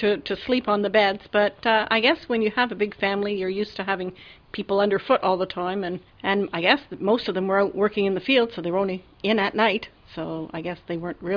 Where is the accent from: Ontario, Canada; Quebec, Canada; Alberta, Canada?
Quebec, Canada; Montreal; now in Lucan, Canada; I'm a transplant from Montreal. Been here quite a few years now.